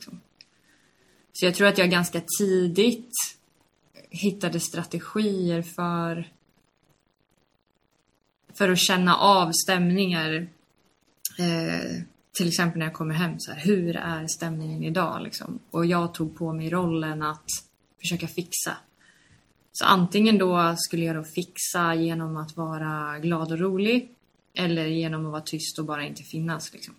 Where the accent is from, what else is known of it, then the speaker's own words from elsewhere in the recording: Kallhäll, Stockholm County, Sweden; från jättebörjan så är jag uppväxt i Kallhäll i Jakobsberg utanför Stockholm. Liten förort ihop med en då 17-årig mamma